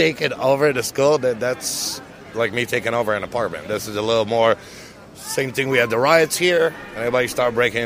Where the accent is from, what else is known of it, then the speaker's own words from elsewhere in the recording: Israel; moved away; I grew up in Israel. Mm-hmm. I moved here 27 years ago.